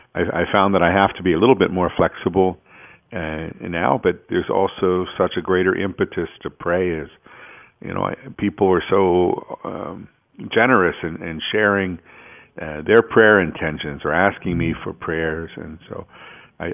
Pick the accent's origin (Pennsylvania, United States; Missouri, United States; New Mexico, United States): Pennsylvania, United States; Pittsburgh; I'm from Pittsburgh, and Pittsburgh was one of the first areas where there was the manifestation of the Spirit in a Catholic context.